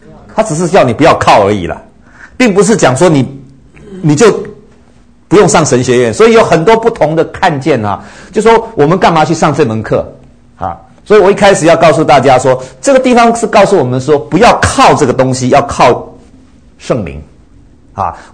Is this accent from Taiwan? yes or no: yes; Taiwan; 我本身啊是从台湾来的，我也是民间宗教，所以说实在很多佛教的那些什么心经啊什么，在我小时候我都会背啊，但是自从我信了耶稣基督以后